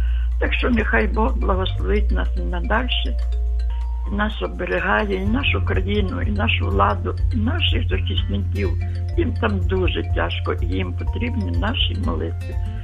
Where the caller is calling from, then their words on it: Lviv, Lviv Oblast, Ukraine; Я з Львова.